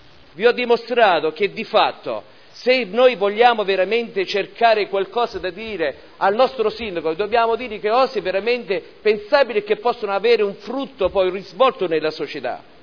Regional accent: Modena, Emilia-Romagna, Italy; born there; io sono nato a Modena dal 78

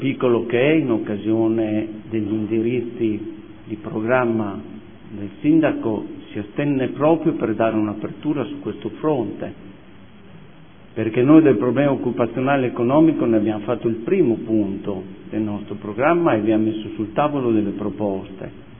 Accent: Modena, Emilia-Romagna, Italy; Io sono entrato qua dentro come modenese per portare le mie esperienze

